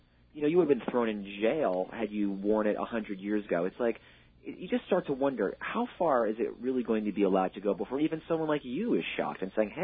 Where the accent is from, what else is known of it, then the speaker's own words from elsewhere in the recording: New York, United States; New Yorker, and, you know, I was raised here and bred here and born here.